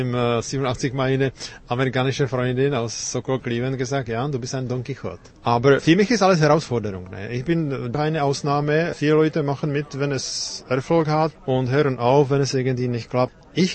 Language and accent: German; Switzerland; now in Czech Republic; offiziell ab Mitte 2003 bin ich als Schweizer, Auslandsschweizer mit Dauerbewilligung in der Tschechischen Republik als engagierter Bürger und Journalist tätig.